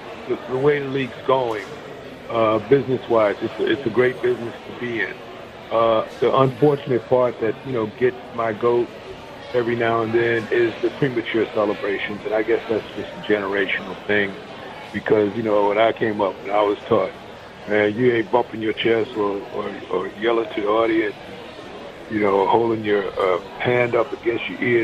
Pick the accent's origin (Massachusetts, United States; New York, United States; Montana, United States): New York, United States; Long Island; So, you know, growing up in Long Island, I mean, you know, there were a couple of racetracks in the vicinity.